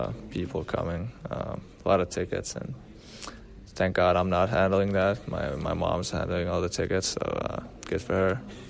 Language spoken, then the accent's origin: English; Finland; English is a second language; in the NHL and now come to Finland and play. It was awesome as a kid to go watch Florida play against my hometown team, and now being able to be one of those guys who comes here and kind of inspire the kids here.